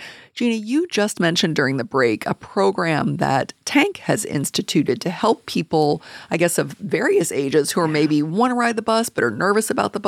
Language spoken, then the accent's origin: English; Kentucky, United States; We grew up in Northern Kentucky. We were like, that bus will take us to the mall.